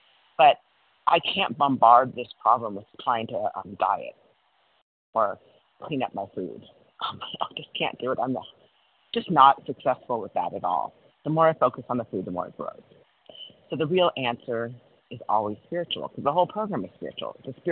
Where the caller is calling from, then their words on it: Cody, Wyoming, United States; from Cody, Wyoming